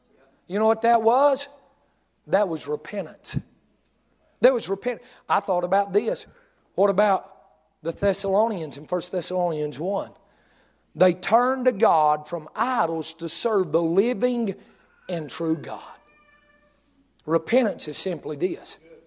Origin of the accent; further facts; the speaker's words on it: the South, United States; We was raised in the country. We was raised in the South.